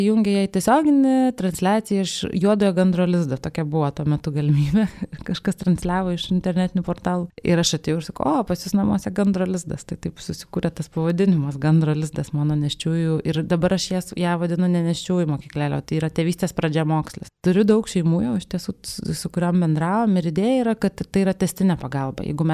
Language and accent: Lithuanian; Vilnius, Vilnius County, Lithuania; Esu kilusi iš Vilniaus, Užupio, iš tiesų, tai vat rytoj Užupis švenčia gražiasi savo metinės, tai ten tokias mano šaknis.